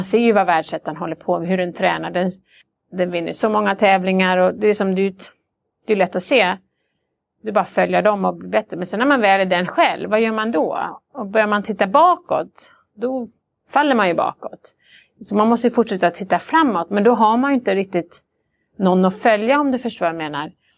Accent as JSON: {"language": "Swedish", "town": "Borås", "region": "Västra Götaland County", "country": "Sweden", "tie": "born or raised there", "said": "Jag tränade med killarna, jag växte upp på Borås."}